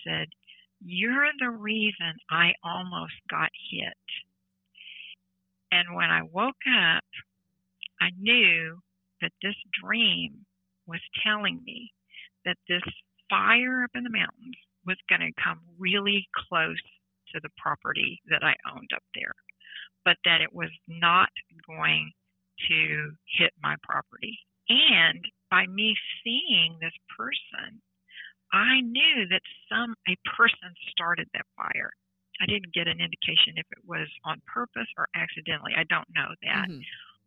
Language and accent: English; Bryan, Texas, United States; I drove to my hometown of Bryan and came back and that was, you know, to see my dad.